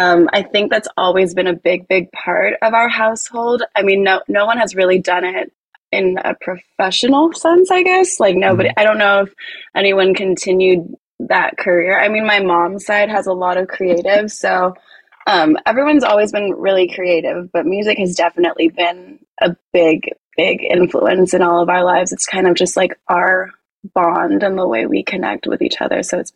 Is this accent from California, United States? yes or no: yes; Inglewood, California, United States; also born or lived in Glendale / Santa Monica / Bay Area; So I was born in Glendale, and then I moved around like Westchester, Inglewood area, and then went to college in Santa Monica, and then I went up north in the Bay Area at UC Berkeley.